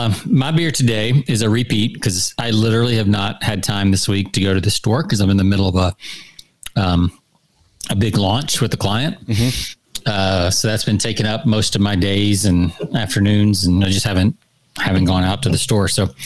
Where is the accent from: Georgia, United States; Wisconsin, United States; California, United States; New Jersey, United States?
Georgia, United States; I mean, Jonathan, did you ever see a name like that growing up in Georgia? No. No. We're just redneck boys drinking beer.